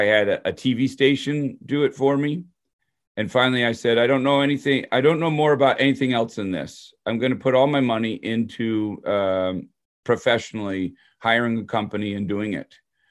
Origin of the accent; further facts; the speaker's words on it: Detroit, Michigan, United States; So I grew up in Detroit, suburb of Detroit.